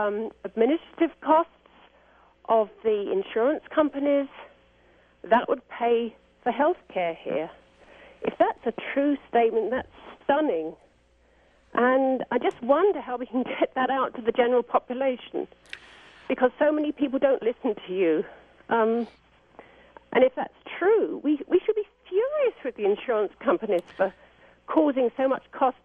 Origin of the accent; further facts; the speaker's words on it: England, United Kingdom; now in Fredericksburg, United States; As you can probably gather, I'm from England, so I see the other side of health service.